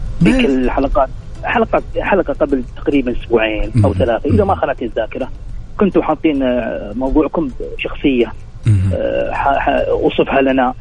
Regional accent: Jeddah, Makkah Province, Saudi Arabia; أنا من جدة حبيبي

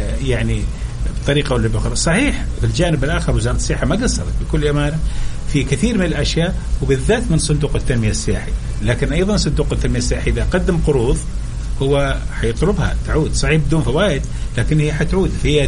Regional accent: Saudi Arabia; إحنا كسعوديين اللي نروح الرياض ونجي

